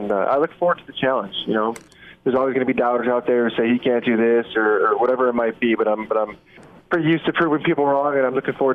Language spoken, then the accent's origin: English; Illinois, United States; You know, growing up in the Chicago area, I knew Coach Fitzgerald really well